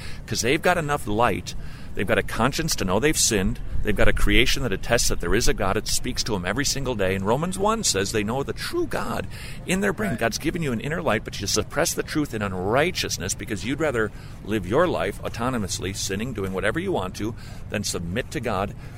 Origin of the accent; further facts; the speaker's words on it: St. Paul, Minnesota, United States; I grew up in St. Paul, Minnesota, all right?